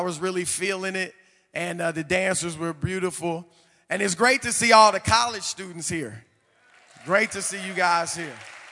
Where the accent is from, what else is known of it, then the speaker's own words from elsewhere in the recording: Louisiana, United States; So I'm from Louisiana, and I grew up Catholic from a good family.